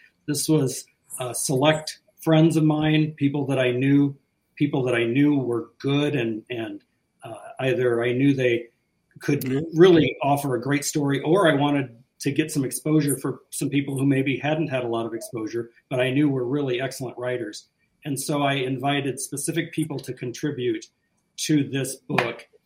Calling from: Missouri, United States; I'm in mid-Missouri, right along the Missouri River here between St. Louis and Kansas City, and it's really cold.

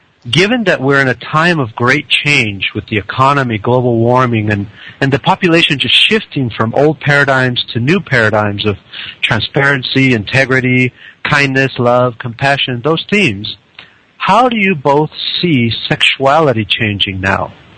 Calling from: San Diego, California, United States; from San Diego.

